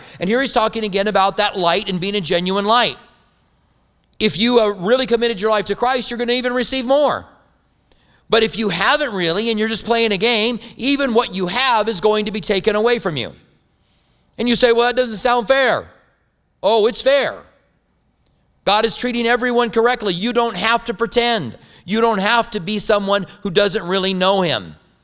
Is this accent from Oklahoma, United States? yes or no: no; Clinton, Iowa, United States; born there